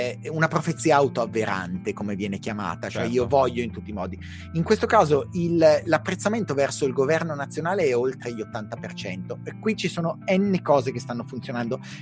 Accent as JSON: {"language": "Italian", "town": "Milan", "region": "Lombardy", "country": "Italy", "said": "Esatto, e da milanese questa cosa mi tocca particolarmente."}